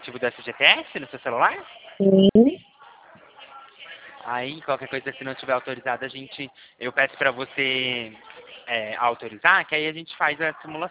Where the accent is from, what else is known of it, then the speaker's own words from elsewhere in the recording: Limeira, São Paulo, Brazil; Eu sou daqui de Limeira.